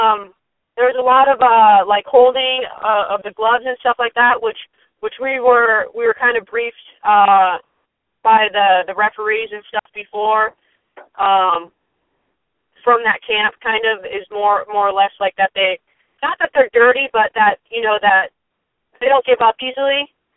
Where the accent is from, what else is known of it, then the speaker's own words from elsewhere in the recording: Arizona, United States; I fought in Arizona, you know, hometown girls, but we're both from Arizona, so it's not the same, you know.